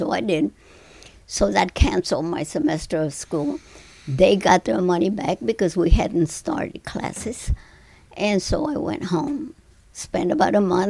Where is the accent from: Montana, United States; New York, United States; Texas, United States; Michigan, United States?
Texas, United States; Ben Bolt; also born or lived in Kingsville; We did, because I was born in Kingsville. My sisters, I have two sisters, one since has passed, but they were born in Duval County, and La Copita and Concepcion, so they did move from place to place until they came finally to Ben Bolt, and that's where we grew up